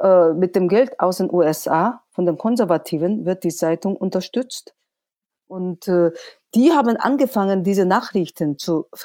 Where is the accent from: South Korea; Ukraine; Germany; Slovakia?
South Korea; German is a second language; Ich bin also aus dem Süden und ich will den Frieden auf koreanischer Halbinsel